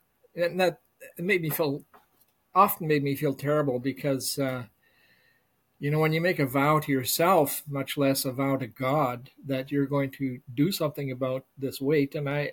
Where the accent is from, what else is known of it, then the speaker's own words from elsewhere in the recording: Canada; also born or lived in Germany; I was born in Germany, 1950. Anyway, I didn't know that. Yeah, born in Germany. I was 6 months old when we came to Canada.